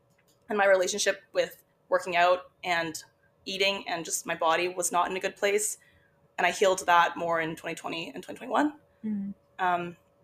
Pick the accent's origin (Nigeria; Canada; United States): Canada; Toronto, Ontario; So I'm from Toronto, was born and raised just outside the city. Been living downtown now for about 3.5 years almost.